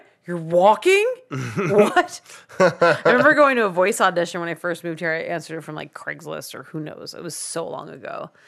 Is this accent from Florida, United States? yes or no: no; New Jersey, United States; I'm Eastern American. I'm from New Jersey.